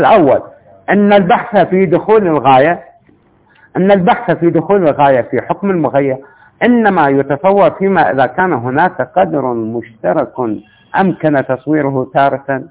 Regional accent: Iraq; أنت باكستاني وأنا عراقي

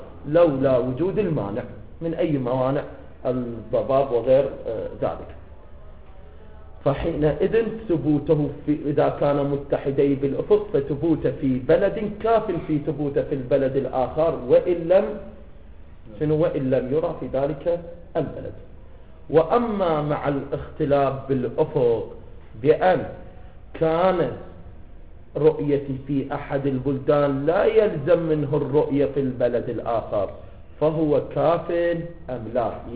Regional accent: Iraq; عندنا بلدنا العراق

